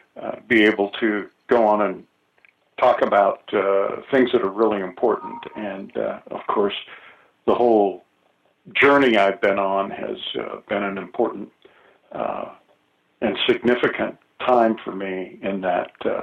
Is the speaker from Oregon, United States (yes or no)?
yes; Tigard, Oregon, United States; But it was neat growing up in Tigard, Oregon, in that Portland hadn't become a big city yet, and the suburbs were even more kind of laid back.